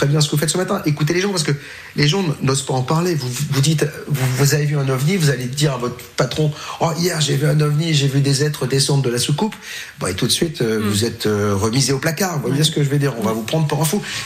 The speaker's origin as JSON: {"language": "French", "town": "Paris", "region": "Île-de-France", "country": "France", "said": "Moi, je suis parisien, je fais des dîners parisiens"}